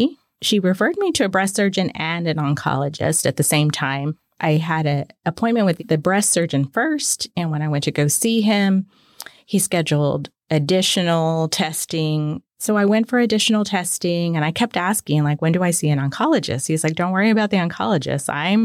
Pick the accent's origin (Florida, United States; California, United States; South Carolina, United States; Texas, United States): Texas, United States; Corpus Christi; I grew up in Corpus Christi, Texas. I have two brothers and a sister, and my parents are still in Corpus Christi.